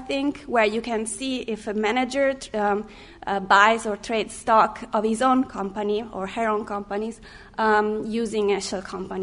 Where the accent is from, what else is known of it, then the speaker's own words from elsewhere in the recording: Rome, Lazio, Italy; English is a second language; I'm from Italy. I'm from Rome, so I traveled there.